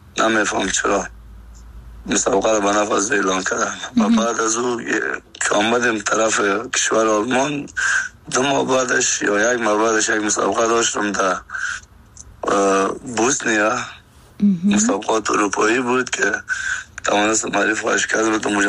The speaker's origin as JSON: {"language": "Persian", "country": "Afghanistan", "moved": "as an adult", "said": "از سن خورترکی از 14 سالگی تا که از افغانستان برام آمدیم 20 ساله بودم"}